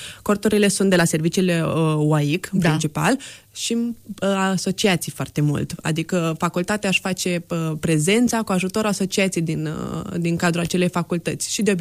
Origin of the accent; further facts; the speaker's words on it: Vaslui, Vaslui County, Romania; De la Vasluiș.